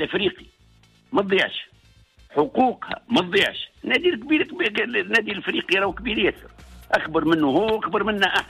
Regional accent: Tunisia; احنا ولاد تونس

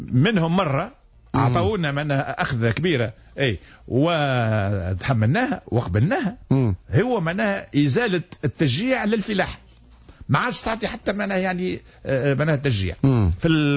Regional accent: Tunisia

